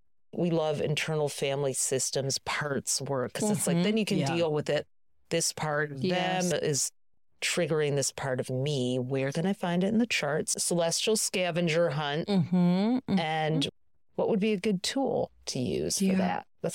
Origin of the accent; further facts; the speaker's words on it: United States; I had a boyfriend once who was from the Middle East and I grew up in the United States